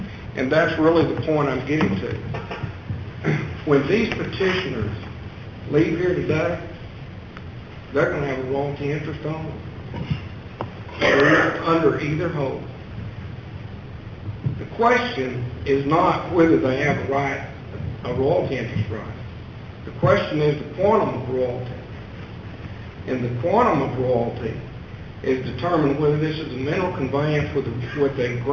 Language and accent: English; Midland, Texas, United States; I'm from Midland, Texas.